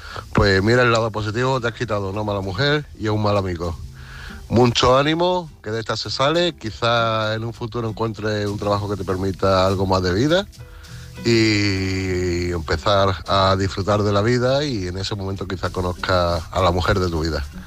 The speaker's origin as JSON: {"language": "Spanish", "town": "Málaga", "region": "Andalusia", "country": "Spain", "said": "de Málaga"}